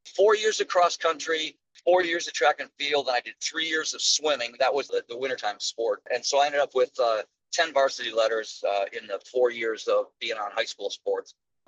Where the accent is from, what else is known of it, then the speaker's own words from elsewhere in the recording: Michigan, United States; So I grew up in Michigan, suburban Detroit, had a great, you know, middle class upbringing.